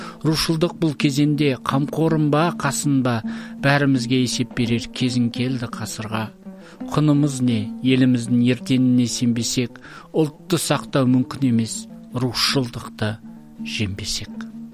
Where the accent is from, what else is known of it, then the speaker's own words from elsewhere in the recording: Otyrar, Turkistan Region, Kazakhstan; Егеменді ел атанғаннан кейін туған өлкем отырарға барсам ауданның жас кәрісі түгілге жуық ру-руға бөлініп әр ру өзінің президенттерін сайлап жатыр екен.